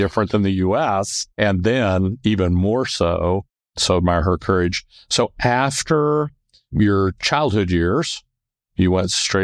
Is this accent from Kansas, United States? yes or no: yes; Wichita, Kansas, United States; now in Dallas, United States; I'm from Wichita, Kansas originally, and so love Wichita, Kansas. Glad I left.